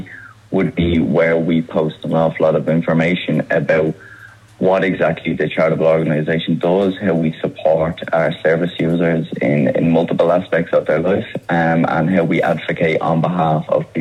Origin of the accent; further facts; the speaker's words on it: Dublin, County Dublin, Ireland; Because I'm from Dublin